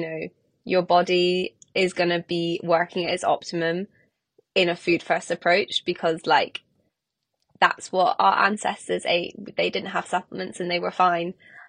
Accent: Scotland, United Kingdom; I think growing up in Scotland, it's hard not to kind of love the nature and the environment that we have here. Like, we have the Munros up north, which is pretty cool.

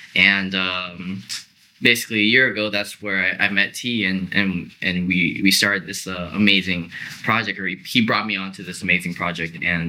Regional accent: Florida, United States; moved away as an adult; now in Los Angeles, United States; I was born in Florida, and I lived there most of my life, and I moved to LA in 2020.

